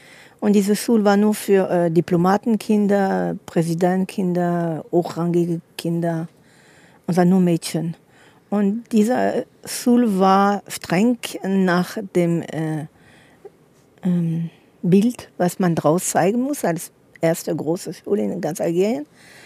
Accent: Paris, Île-de-France, France; German is a second language; Und meine Mama ist Deutsch, kommt aus Norddeutschland. Und wir kamen, also eigentlich sind wir in Paris geboren, dort groß geworden. Und wir haben Multikulti in unserer Familie. Aber Französisch war die Sprache, da meine Eltern nicht gleich Länder waren.

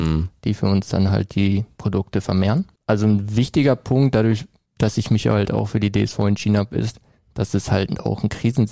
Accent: Geseke, North Rhine-Westphalia, Germany; Ja, ich komme aus Geseke. Das ist circa 15 Minuten von hier entfernt.

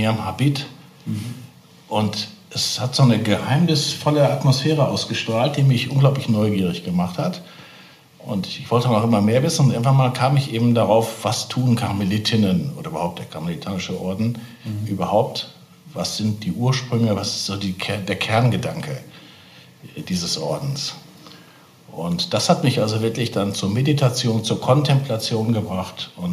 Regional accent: North Rhine-Westphalia, Germany; ich komme aus dem Bistum Essen ursprünglich

